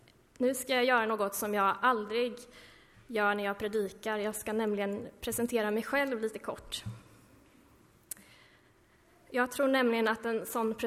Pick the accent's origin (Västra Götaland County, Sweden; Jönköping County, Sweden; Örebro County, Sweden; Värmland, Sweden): Jönköping County, Sweden; Mullsjö; now in Lund, Sweden; och jag bor i Lund. Jag är uppvuxen i Mullsjö utanför Jönköping. Uppvuxen i Mullsjö missionskyrka.